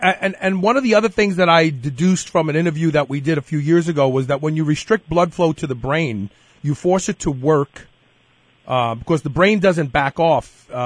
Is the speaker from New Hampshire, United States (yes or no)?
no; Kentucky, United States; And you're right here in my home state. You're at the University of Kentucky, right?